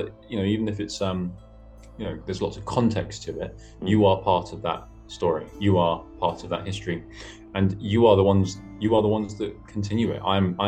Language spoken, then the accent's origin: English; England, United Kingdom; So whether as an Englishman as well, we have a staunch tradition of being people who, all over the world continue our national character.